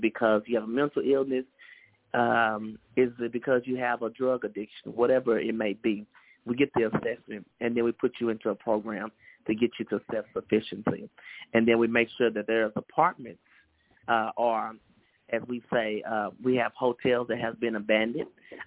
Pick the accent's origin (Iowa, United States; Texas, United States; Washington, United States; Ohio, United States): Texas, United States; Fort Worth; I was born and raised in Morningside on the south side of Fort Worth, Texas, in District 8. Went to elementary school there and currently still live in that area.